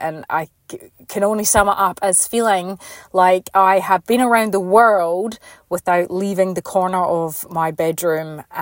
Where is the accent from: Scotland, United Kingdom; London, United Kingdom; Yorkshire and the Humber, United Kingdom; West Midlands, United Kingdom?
Scotland, United Kingdom; I grew up in Scotland and we did sledding in the snow.